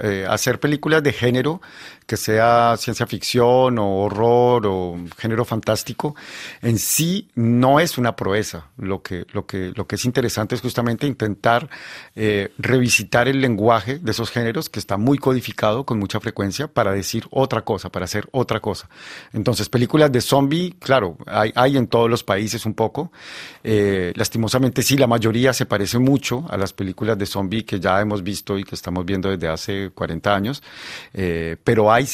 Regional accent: Bogotá, Colombia; yo crecí en Bogotá. No en Medellín, de hecho creo que no conozco Medellín, tal vez estuve una vez como de paso.

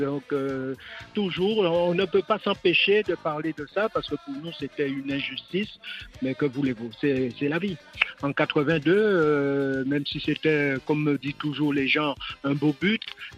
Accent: Guadeloupe, France; moi, je me rappelle quand j'étais jeune en Guadeloupe

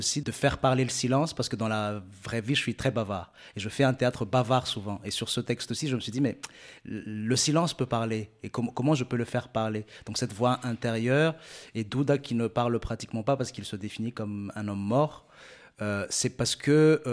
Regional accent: Madagascar; Et moi, en tout cas, en tant que malgache, je n'accepte pas qu'on nous dise ça.

